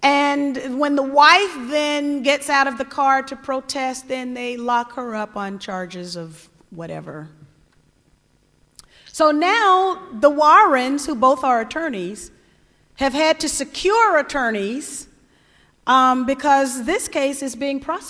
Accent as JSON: {"language": "English", "region": "the South", "country": "United States", "accent": "Southern", "said": "I'm from the South, I'm a proud Southerner, love my Southern accent"}